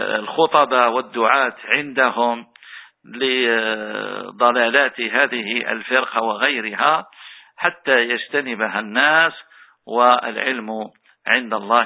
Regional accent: Tunisia; إخواننا في بلدنا تونس وفي غيرها من بلاد

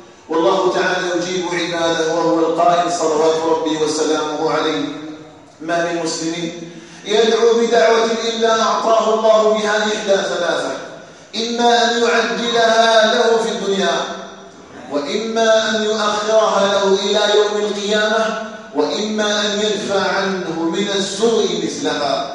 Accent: Algeria; أن يجعل بلدنا الجزائر آمنا مطمئنا وسائر بلاد

